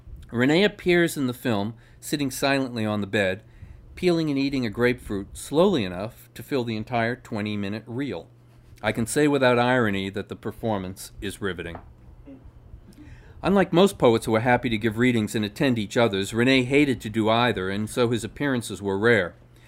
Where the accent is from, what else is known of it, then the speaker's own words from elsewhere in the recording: Lowell, Massachusetts, United States; Growing up in Lowell, Mass., I often took the train to Boston to visit Gordon Carney's Grolier Bookshop in Harvard Square, hoping to encounter an authentic poet.